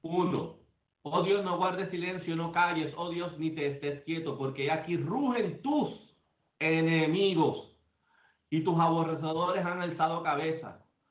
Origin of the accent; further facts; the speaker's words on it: Puerto Rico; born there; Yo nací en Puerto Rico, sigo siendo de Israel.